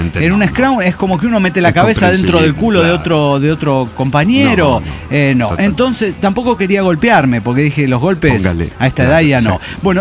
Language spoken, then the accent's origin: Spanish; Reynosa, Tamaulipas, Mexico; de Reynosa, Tamaulipas.